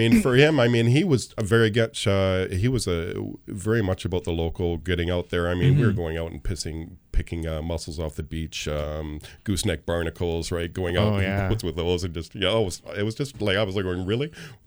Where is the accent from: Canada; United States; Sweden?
Canada; Not too many Canadian chefs, so trying to make it up the ladder as a Canadian young apprentice was difficult.